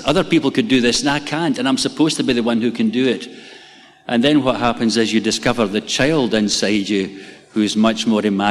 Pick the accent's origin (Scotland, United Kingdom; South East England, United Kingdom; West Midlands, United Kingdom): Scotland, United Kingdom; Kilmarnock; Hurlford's a small village near Kilmarnock, my hometown.